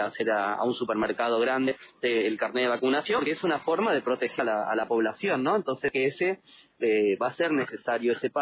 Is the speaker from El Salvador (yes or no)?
no; Avellaneda, Buenos Aires Province, Argentina; Yo soy de Avellaneda, me vacuné a 5 cuadras de mi casa